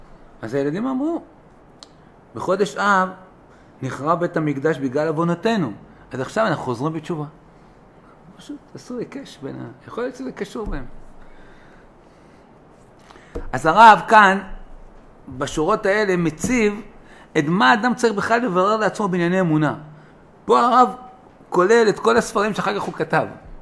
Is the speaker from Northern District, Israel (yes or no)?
no; Tel Aviv, Tel Aviv District, Israel; גדלתי בתל אביב כבר.